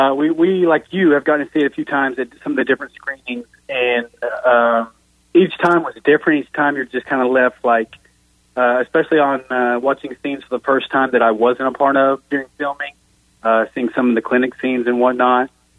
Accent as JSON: {"language": "English", "town": "Mustang", "region": "Oklahoma", "country": "United States", "said": "We live in Mustang, Oklahoma. We're from Mustang."}